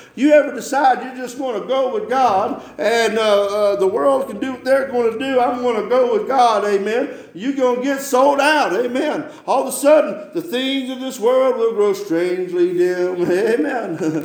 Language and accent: English; Alabama, United States; You know, I'm from Alabama. I ain't accustomed to driving on these icy roads.